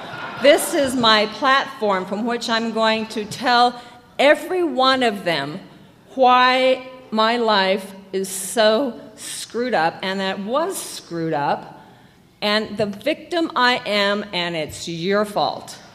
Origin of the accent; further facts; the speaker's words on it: Iowa, United States; accent: Midwest; It felt more dignified when I was out in the world with my Midwest accent. I couldn't fool them, but Iowa had pigs and corn, and that's how I felt.